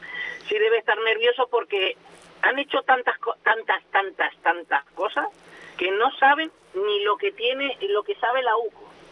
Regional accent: Spain; Pero es que se piensan que somos idiotas los españoles.

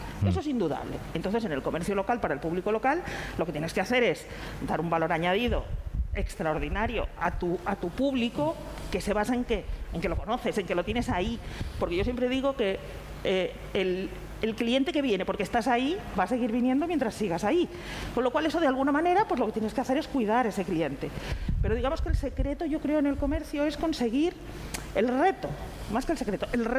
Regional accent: Canary Islands, Spain; Nosotros somos un destino, somos Canarias

